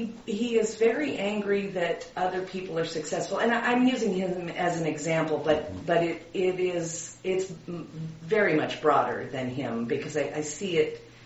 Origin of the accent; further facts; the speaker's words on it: Alaska, United States; I grew up in Alaska, and I had my first child in Maryland.